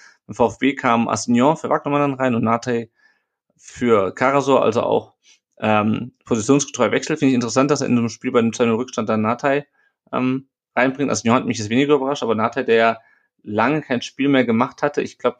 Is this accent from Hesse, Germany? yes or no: yes; Hesse, Germany; Ich komme ja aus Hessen, ne?